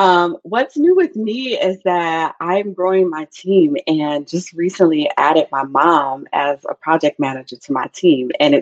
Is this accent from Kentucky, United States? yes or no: no; Chicago, Illinois, United States; Born and raised in the projects of Chicago, Illinois, called the Rockwell Gardens. If anybody's from Chicago listening.